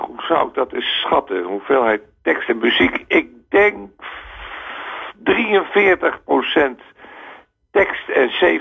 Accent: Netherlands; Blunders die wij als Nederlanders gemaakt hebben

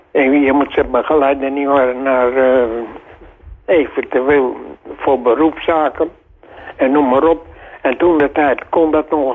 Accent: Hilversum, North Holland, Netherlands; born there; moved away as an adult; waar ik ben geboren in Hilversum en daar kon je geen huis krijgen. En toen ik dus 25 was, ben ik getrouwd.

